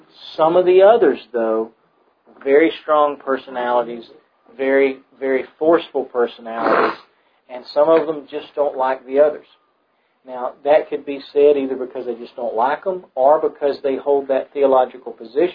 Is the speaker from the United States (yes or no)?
yes; United States; I'm the American.